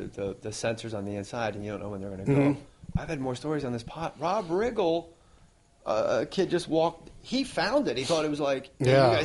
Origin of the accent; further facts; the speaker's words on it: New Jersey, United States; I'm a wrestler from New Jersey that does comedy, and I'm like, no.